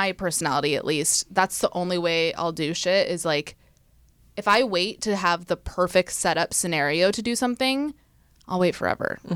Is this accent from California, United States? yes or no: yes; California, United States; The first place I moved was actually San Francisco. So I grew up in the East Bay.